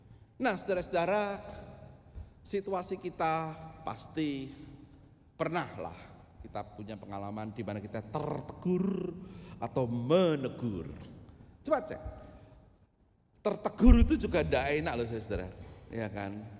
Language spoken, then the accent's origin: Indonesian; Jepara, Central Java, Indonesia; now in Yogyakarta, Indonesia; Jadi saya besar di Jepara lalu kuliah di Jogja, jadi pendeta di Salatiga, lalu sekarang jadi dosen di Jogja.